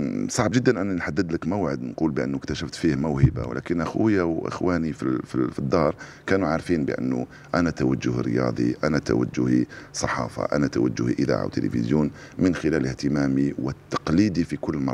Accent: Algeria; هذه أعلى ما عندنا في الجزائر

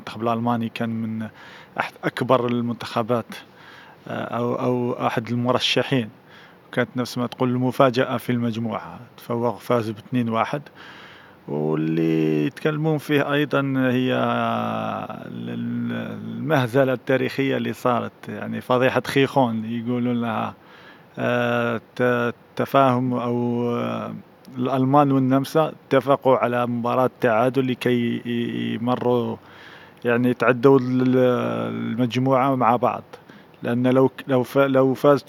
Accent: Algiers, Algiers Province, Algeria; انا من العاصمه، من الجزائر العاصمه، من الكابيتال، يعني

